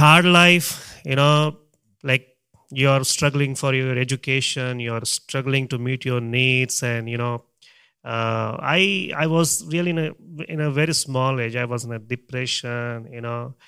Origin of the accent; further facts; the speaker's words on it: Mumbai, Maharashtra, India; I'm from Mumbai. I live with my wife Esther and my two children.